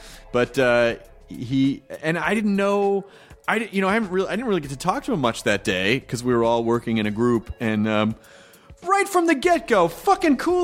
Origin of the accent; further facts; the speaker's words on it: Memphis, Tennessee, United States; Tennessee, Memphis.